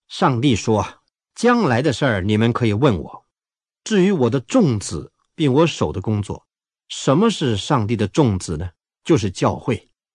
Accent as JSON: {"language": "Chinese", "country": "China", "said": "我们中国人比较客气了"}